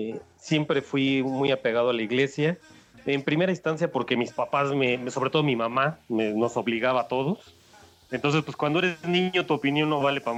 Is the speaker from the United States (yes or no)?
no; Mexico City, Mexico; born there; tengo 38 años. Yo nací en la Ciudad de México, al norte de la ciudad.